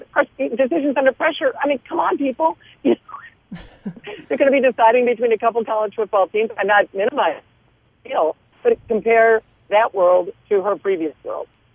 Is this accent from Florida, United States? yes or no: no; Ohio, United States; I was growing up in Northern Ohio and going to Michigan games